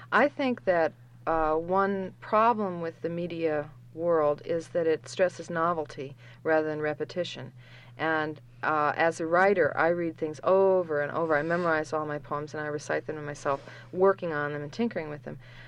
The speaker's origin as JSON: {"language": "English", "town": "Anchorage", "region": "Alaska", "country": "United States", "tie": "born or raised there", "said": "I grew up in Anchorage, and there were some poets who taught in the high schools."}